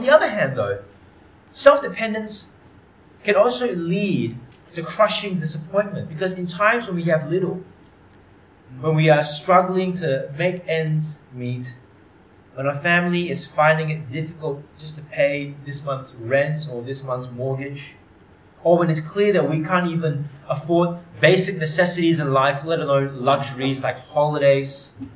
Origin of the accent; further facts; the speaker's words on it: Malaysia; And I'm Malaysian Chinese, and that's two cultures that love their bargains.